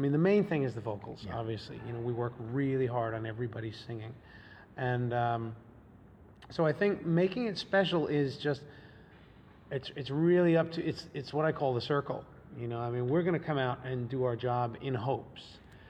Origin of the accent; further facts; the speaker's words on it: United States; I mean, I grew up in America, so it was everywhere, always, all my life.